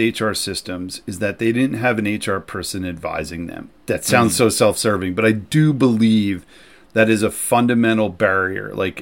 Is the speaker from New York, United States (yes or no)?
yes; New York, United States; And also I'm a New Yorker and I have an opinion.